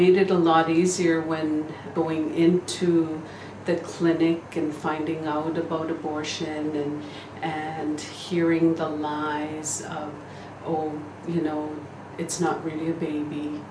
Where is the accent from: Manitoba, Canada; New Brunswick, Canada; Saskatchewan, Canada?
Manitoba, Canada; Actually, I'm from Northern Manitoba. I'm from the Swampy Cree tribe.